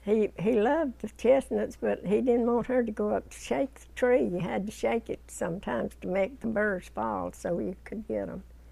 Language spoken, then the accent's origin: English; Straight Mountain, Alabama, United States; I grew up on Straight Mountain.